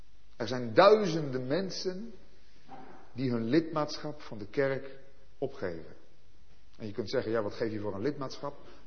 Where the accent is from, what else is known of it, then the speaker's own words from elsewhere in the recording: Netherlands; ik ben ook een Nederlander.